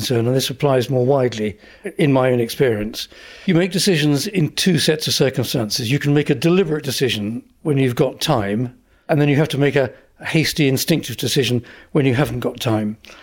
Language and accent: English; East of England, United Kingdom; I mean, I grew up in Essex.